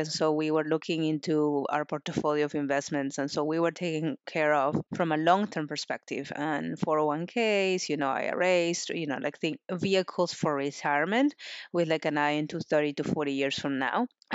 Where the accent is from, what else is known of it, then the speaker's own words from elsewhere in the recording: Lima, Peru; I'm originally from Peru. So, you know, you're born and grow up in Peru, even if you're in like a city girl like me in Lima, which is a 12 million people city, right? Like a pretty big city.